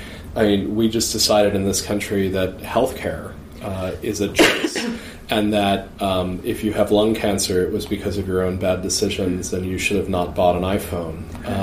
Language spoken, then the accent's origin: English; United States; I think the quick answer is I'm an American, right?